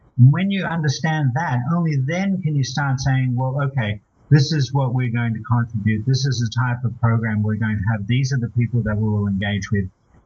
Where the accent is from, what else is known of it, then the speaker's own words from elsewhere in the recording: Australia; Now, I'm Australian.